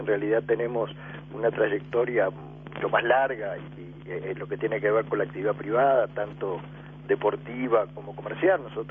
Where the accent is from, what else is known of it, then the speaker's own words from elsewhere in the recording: Montevideo, Uruguay; born there; now in Punta del Este, Uruguay; nosotros nacimos en Montevideo, pero hace más de 30 años que decidimos formar con mi señora nuestra familia en Punta del Este